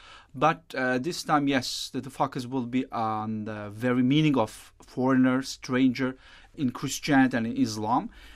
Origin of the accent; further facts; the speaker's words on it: Istanbul, Turkey; now in Rome, Italy; we're coming from Istanbul, Anatolia, another Rome, second Rome.